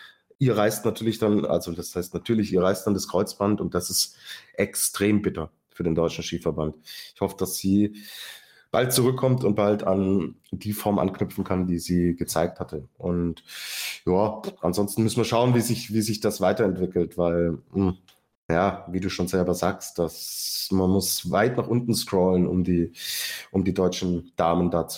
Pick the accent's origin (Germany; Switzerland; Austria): Austria; als Österreicher